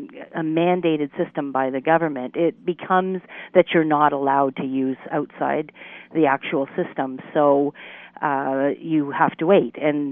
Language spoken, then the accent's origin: English; Canada; I'm not. I'm a Canadian citizen.